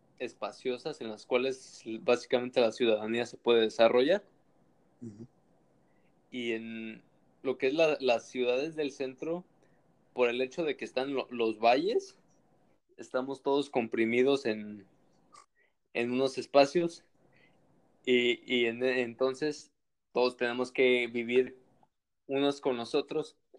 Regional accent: Morelia, Michoacán, Mexico; Yo soy de Morelia, para los que escuchen tal vez sean de otra ciudad

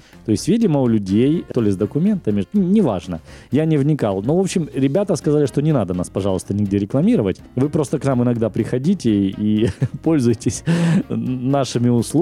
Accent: Luhansk, Luhansk Oblast, Ukraine; moved away as an adult; also born or lived in Dnipro; именно в Днепр мы поехали сразу из Луганска, когда в 2014 году начались события.

